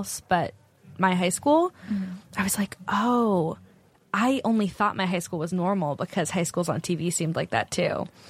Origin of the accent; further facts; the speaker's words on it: California, United States; I grew up in Silicon Valley.